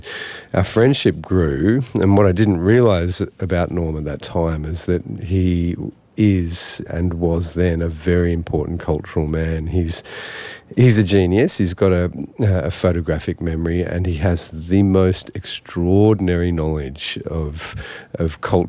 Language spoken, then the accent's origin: English; Sydney, New South Wales, Australia; I grew up in Sydney. I went to Sydney University